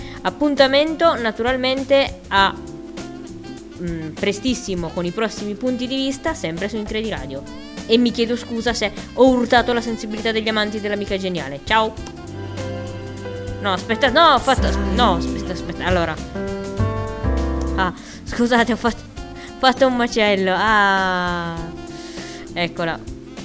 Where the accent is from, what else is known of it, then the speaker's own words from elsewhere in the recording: Sicily, Italy; Io sono siciliana, vedere quelle immagini sullo schermo non mi appartiene